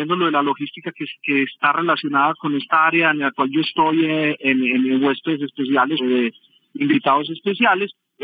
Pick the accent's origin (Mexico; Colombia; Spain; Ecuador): Colombia; Cuando los mundiales que hubo acá en mi país, en Colombia